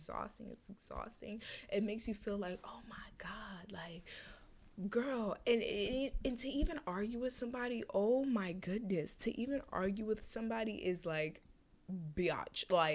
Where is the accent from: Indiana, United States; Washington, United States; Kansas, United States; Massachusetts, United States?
Massachusetts, United States; Boston; I'm from Dorchester, like, I'm from Boston, but I was raised in Dorchester, you know.